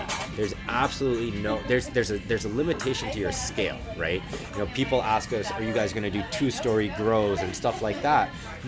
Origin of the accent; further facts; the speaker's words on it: New Jersey, United States; I grew up in New Jersey.